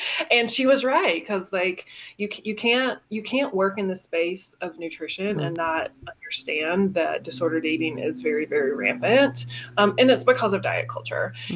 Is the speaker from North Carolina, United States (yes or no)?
yes; North Carolina, United States; now in Las Vegas, United States; I grew up in North Carolina. I currently live in Las Vegas.